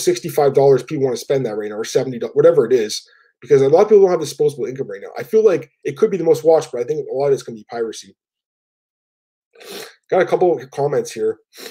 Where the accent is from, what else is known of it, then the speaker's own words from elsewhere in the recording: Canada; especially as a Canadian.